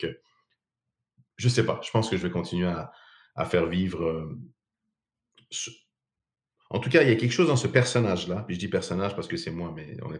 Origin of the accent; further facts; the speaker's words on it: Montreal, Quebec, Canada; je suis Montréalais, en fait, ça, je le sais 100%. Ouais. Parce que je vis à Montréal, puis je suis Montréalais, puis ça me convient.